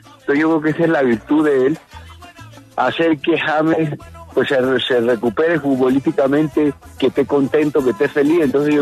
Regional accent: Colombia; primero como colombiano, me siento bien que Colombia llegue a una instancia esta de finales.

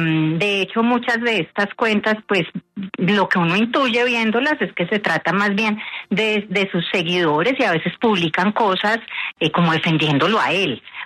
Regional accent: Pereira, Risaralda, Colombia; Yo soy pereirana.

